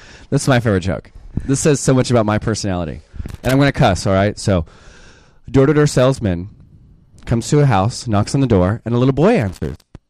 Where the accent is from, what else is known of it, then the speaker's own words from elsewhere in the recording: Anaheim, California, United States; I'm from Anaheim.